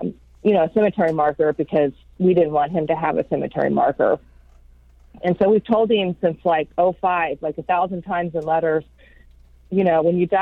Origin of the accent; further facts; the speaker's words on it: Wichita, Kansas, United States; I did a large piece with Wichita Eagle from Kansas, my hometown.